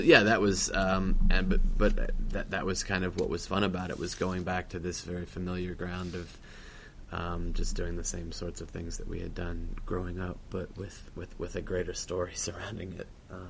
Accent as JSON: {"language": "English", "region": "Virginia", "country": "United States", "tie": "born or raised there", "said": "Sandy Barnett, who was one of those guys that we grew up with in Virginia making movies together"}